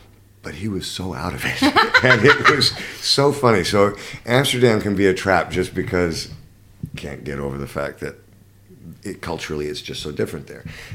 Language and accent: English; London, United Kingdom; born there; I was born here in London.